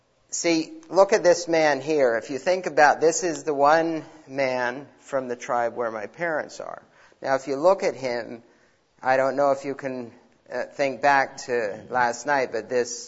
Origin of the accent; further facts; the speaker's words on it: Papua New Guinea; growing up in Papua New Guinea, because of the multitude of languages, there's, just like in Africa, which has Swahili, a trade language, there's a trade language in Papua New Guinea. And growing up, that's what I learned to speak, the trade language, not the tribal language